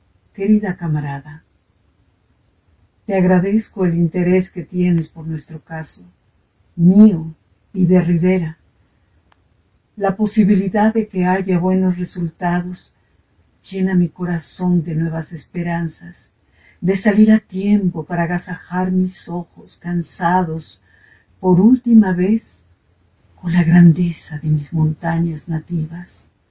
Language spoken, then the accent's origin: Spanish; Mexico City, Mexico; de la Ciudad de México.